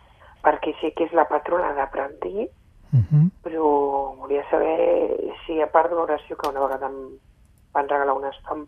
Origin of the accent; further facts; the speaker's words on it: Barcelona, Catalonia, Spain; born there; jo sóc de Barcelona nascuda, però a Vila-rodona estic ara fins a finals